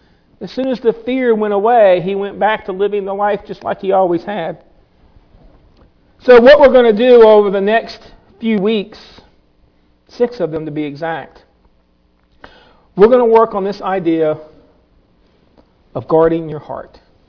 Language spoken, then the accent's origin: English; Lynchburg, Virginia, United States; Now, I'm from Lynchburg. I understand granite.